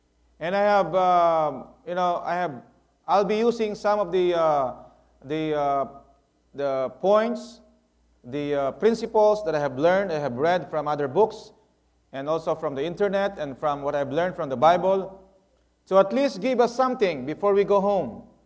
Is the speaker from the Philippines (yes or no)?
yes; Philippines; You know, as a Filipino, I am grateful that this church had served its purpose.